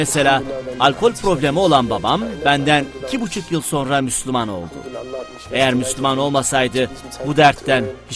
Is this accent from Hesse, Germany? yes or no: no; Hamburg, Germany; Turkish is a second language; Babam Litvanyalı. 1980 yılında Almanya'nın Hahnburg şehrinde dünyaya geldim. İlk öğrenimime Almanya'da başladım.